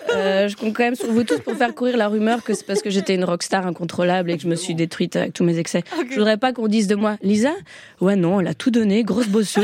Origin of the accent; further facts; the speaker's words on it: Belgium; Je sais que je suis belge